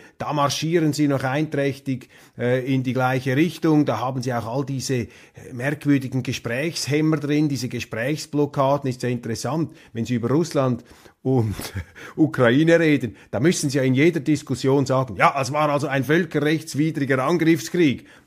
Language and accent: German; Switzerland; Und als Schweizer hat man da gelegentlich gut reden, hinter den sieben Bergen. Wir haben da die relative Beschaulichkeit unserer Alpenanarchie.